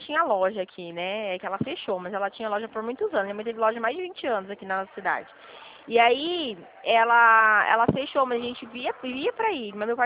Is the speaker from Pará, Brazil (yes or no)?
no; Dracena, São Paulo, Brazil; Eu sou aqui de Dracena